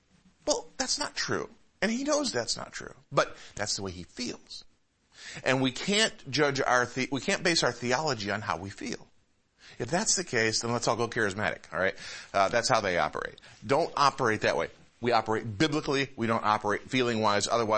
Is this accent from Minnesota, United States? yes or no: no; Puyallup, Washington, United States; I'm from Puyallup. What's a Puyallup? never heard of a Puyallup before. It's kind of nice to be from a place that there's only one of those in the world.